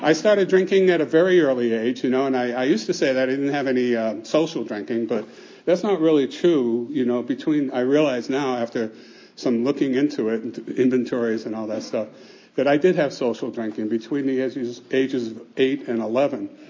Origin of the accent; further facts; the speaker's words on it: Lynn, Massachusetts, United States; born there; I was born in New England. I don't know if you can tell. It's been a long time ago. And my accent's pretty much gone, but I can still park a car every once in a while. But the city that I was born in was Lynn.